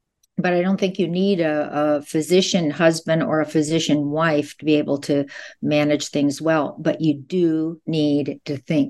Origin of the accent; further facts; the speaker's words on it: Fargo, North Dakota, United States; And actually, growing up in Fargo, North Dakota, there were no female physicians.